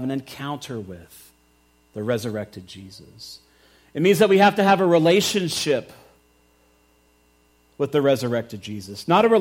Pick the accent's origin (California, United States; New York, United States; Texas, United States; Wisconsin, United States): Texas, United States; But I grew up in Texas where, I mean, you can't not hear the gospel, at least, you know, like 30 years ago or so.